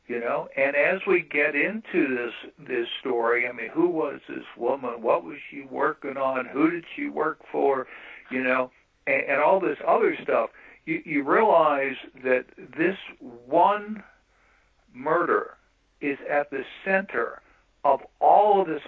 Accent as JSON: {"language": "English", "town": "New Orleans", "region": "Louisiana", "country": "United States", "said": "I'm from New Orleans, okay, and this happens in New Orleans."}